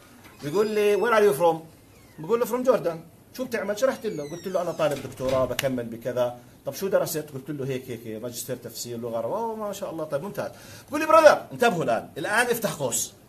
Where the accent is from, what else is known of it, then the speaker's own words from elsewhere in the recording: Jordan; ومعروف إني أنا من الأردن وبدرس كنت ماجستير تفسير وبكمل أديان